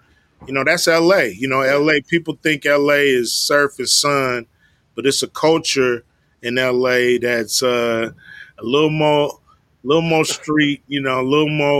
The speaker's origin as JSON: {"language": "English", "town": "Los Angeles", "region": "California", "country": "United States", "tie": "born or raised there", "said": "Van Ness and Imperial, that area."}